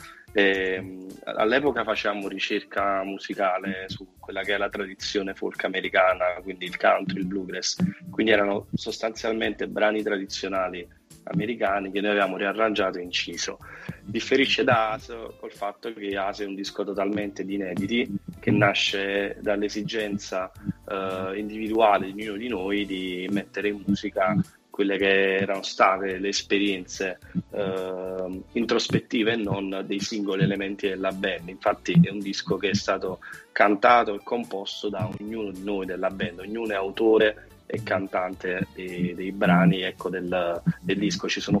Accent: Naples, Campania, Italy; Noi siamo tutti napoletani.

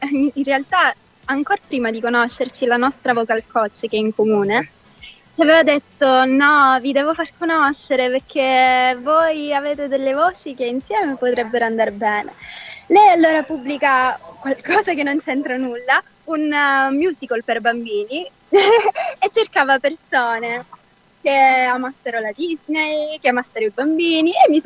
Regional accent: Sicily, Italy; Noi da siciliane purtroppo viviamo ogni giorno il problema dell'immigrazione

